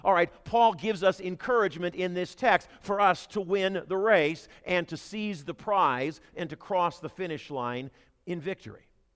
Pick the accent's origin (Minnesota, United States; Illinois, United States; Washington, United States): Minnesota, United States; Minneapolis; When I was growing up in South Minneapolis, I was, believe it or not, a member of my high school track team.